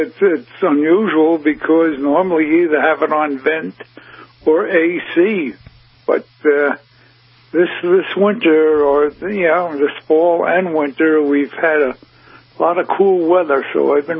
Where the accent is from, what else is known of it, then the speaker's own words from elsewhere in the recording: New York, United States; I'm immigrant from New York State.